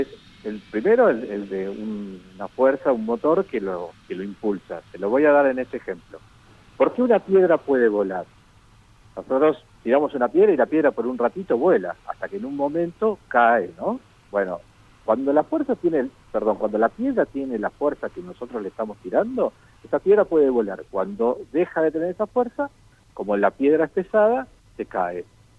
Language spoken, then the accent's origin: Spanish; Córdoba, Argentina; also born or lived in Buenos Aires; No, yo nací en Buenos Aires, pero mi papá y con toda mi familia nos fuimos a vivir a Córdoba 10 años, entonces mi infancia es cordobesa.